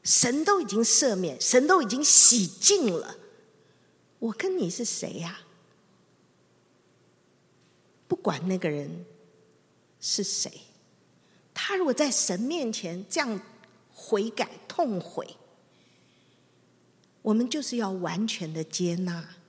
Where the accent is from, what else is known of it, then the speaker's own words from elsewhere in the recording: China; 我们中国人不好意思啊，有时候也讲不出来啊